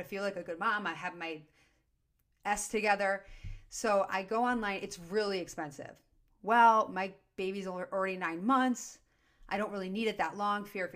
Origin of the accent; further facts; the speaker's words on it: Highland Park, Illinois, United States; I'm Jewish. I have curly Jew hair. I am from Highland Park, Illinois.